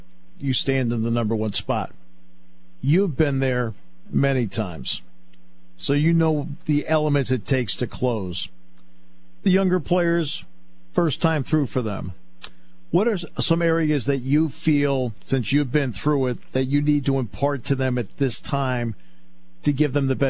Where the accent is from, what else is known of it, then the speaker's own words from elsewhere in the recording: Connecticut, United States; When I was growing up in Connecticut, there was the little three, Wesleyan, Amherst, and Williams.